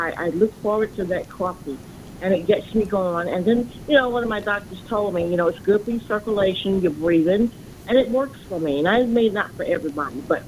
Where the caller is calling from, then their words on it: Brooklyn, New York, United States; Brooklyn.